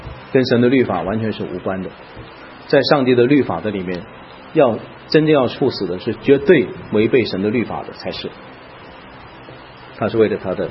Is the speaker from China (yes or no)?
yes; China; 我特别对我们中国人，我知道很多人的感情因素不能接受，但是这是事实。